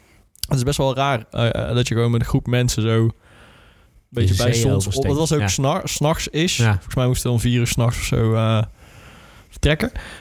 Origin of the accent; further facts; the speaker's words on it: Breda, North Brabant, Netherlands; Wij komen uit Breda.